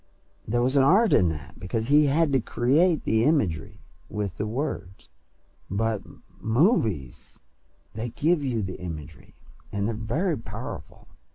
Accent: United States; accent: American; because I don't speak Swedish, and I'm sure my American accent devastated those words.

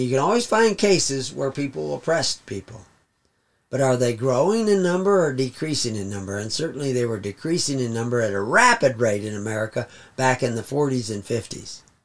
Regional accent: the South, United States; Now, I grew up in the South, and that did exist in the South.

